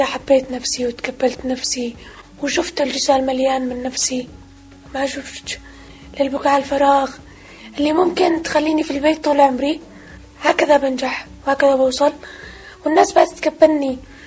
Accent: Arhab, Sana'a Governorate, Yemen; أنا من صنعاء، من أرحب.

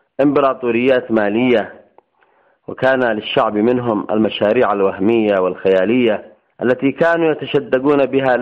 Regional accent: Yemen; كان يجب علينا كيمنيين أن نكتفي بهذه الشهادة

